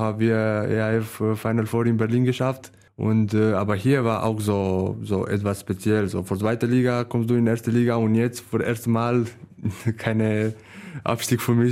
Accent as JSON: {"language": "German", "town": "Târgu Jiu", "region": "Gorj", "country": "Romania", "tie": "born or raised there", "second_language": "German", "said": "Meine Heimat ist Târgu Jiu, aber in eine Stadt, und wo ja, ich mag und ist einfach sehr, sehr schön."}